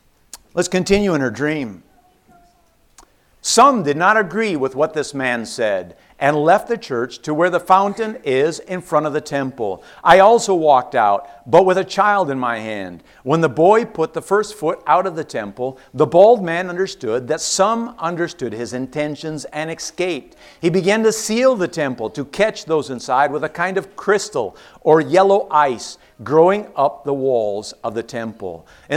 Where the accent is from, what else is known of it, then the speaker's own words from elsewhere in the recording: Minnesota, United States; I was raised in Minnesota. A lot of snow up there.